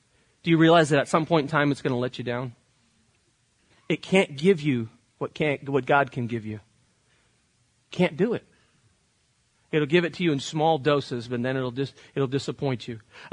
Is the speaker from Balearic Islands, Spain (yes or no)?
no; Barcelona, Catalonia, Spain; When I had a special birthday, I grew up in Barcelona.